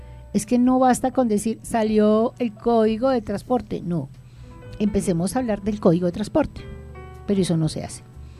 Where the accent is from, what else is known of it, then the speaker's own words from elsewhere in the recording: Bogotá, Colombia; Soy de Bogotá, amo entrañablemente mi ciudad.